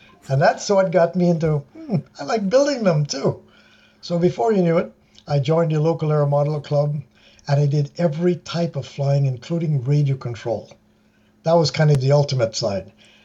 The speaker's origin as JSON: {"language": "English", "country": "Aruba", "tie": "born or raised there", "said": "I was born in Aruba in the Caribbean, and we lived just about 2 or 3 minutes away from the airport, the Juliana International Airport."}